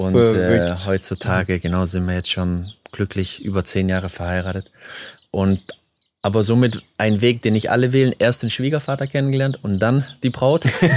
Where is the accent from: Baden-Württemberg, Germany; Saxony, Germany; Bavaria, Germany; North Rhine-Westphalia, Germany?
Baden-Württemberg, Germany; was ich natürlich mir auch als Schwabe nie ausgemalt habe, mal eine Frau aus dem Norden kennenzulernen und auch zu heiraten.